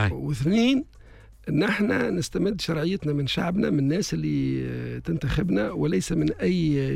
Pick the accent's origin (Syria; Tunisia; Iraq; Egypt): Tunisia; نتكلم تونسي، حتى كي أنا الداخل ونخاطب في الخارج نخاطبه كتونسي